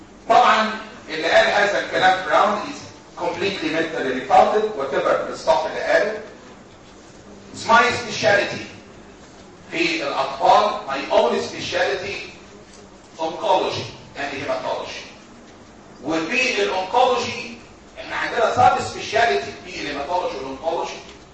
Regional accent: Egypt; لكن عندنا في مصر حدش يقول ما بعرفش

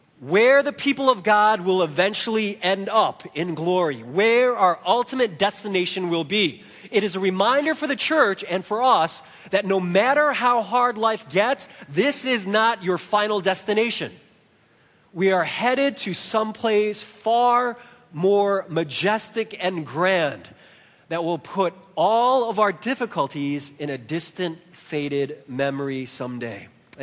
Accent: Chicago, Illinois, United States; my family and I, though we grew up in Chicago, we did a lot of road trips each summer.

